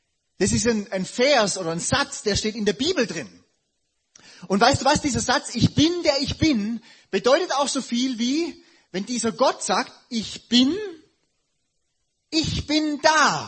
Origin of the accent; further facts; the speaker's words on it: Southern Germany, Germany; ich bin ja auch Deutscher, Süddeutscher, bin nach Hause gekommen